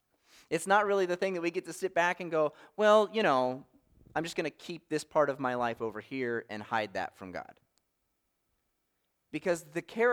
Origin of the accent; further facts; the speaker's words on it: West Virginia, United States; I grew up in West Virginia, you know, so we do that kind of thing. We sit on rivers.